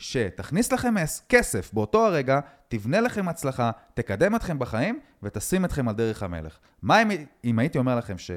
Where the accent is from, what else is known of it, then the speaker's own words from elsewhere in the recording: Netanya, Central District, Israel; אני באתי מנתניה.